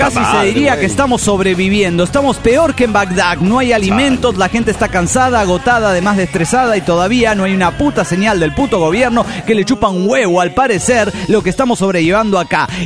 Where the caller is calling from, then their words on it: San Rafael, Mendoza, Argentina; de San Rafael Mendoza, Argentina.